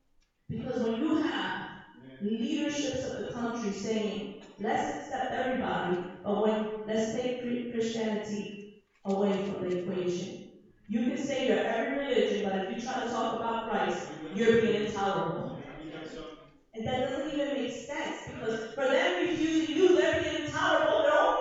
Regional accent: United States; even though I'm Puerto Rican, I was born and raised in the States.

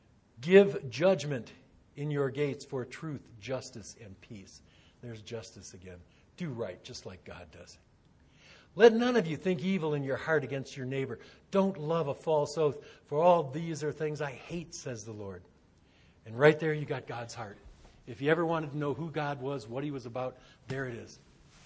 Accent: Midwest, United States; I'm from the Midwest.

